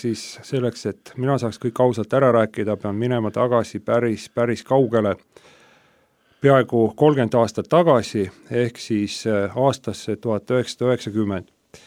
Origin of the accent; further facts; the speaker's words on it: South Estonia, Estonia; Ja kuna ma ise olen pärit Lõuna-Eestist suht maapiirkonnast, siis seal tuli nagu suviti koolivahel tööle minna